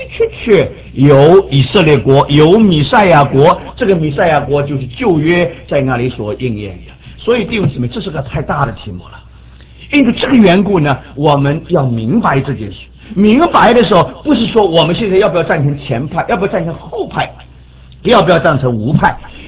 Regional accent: China; 我们中国人

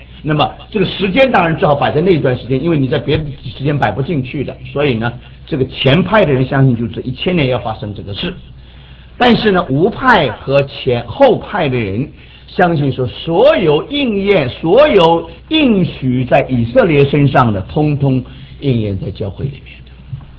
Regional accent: China; 我们中国人

